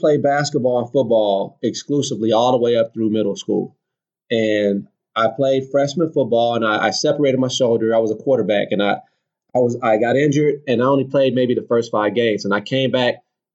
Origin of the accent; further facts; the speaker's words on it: Phoenix, Arizona, United States; I grew up in Phoenix, Arizona, and you wouldn't think a lot of ball players would come from there